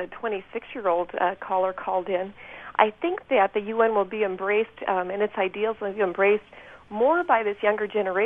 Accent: Midwest, United States; Even though we're from the Midwest

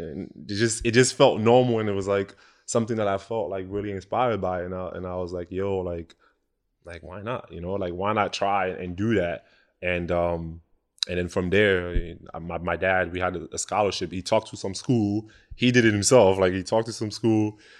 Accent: Douala, Littoral, Cameroon; because I'm from Douala in Cameroon.

